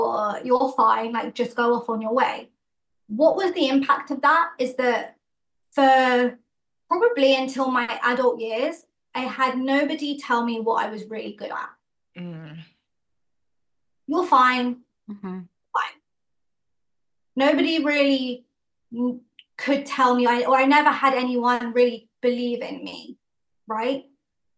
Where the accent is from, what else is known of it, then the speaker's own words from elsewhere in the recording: London, United Kingdom; definitely being like Indian in Northwest London, it has its own unique identity. And I grew up kind of just outside of there in a predominantly white neighborhood.